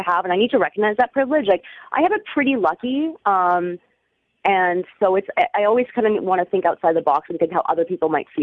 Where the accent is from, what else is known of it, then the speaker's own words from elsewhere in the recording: Thunder Bay, Ontario, Canada; No, I grew up in Thunder Bay, Ontario, actually.